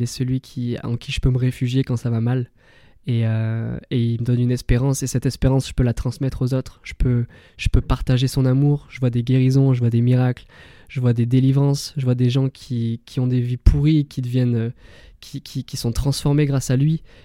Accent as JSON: {"language": "French", "town": "Saint-Paul-Trois-Châteaux", "region": "Auvergne-Rhône-Alpes", "country": "France", "said": "j'ai 24 ans, je viens de Saint-Paul-Trois-Châteaux et aujourd'hui je vais vous partager mon témoignage de vie"}